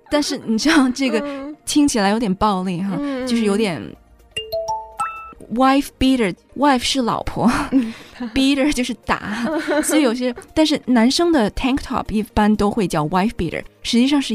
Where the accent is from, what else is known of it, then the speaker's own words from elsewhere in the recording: northern England, United Kingdom; Chinese is a second language; 你知道英国也是有南北差异的。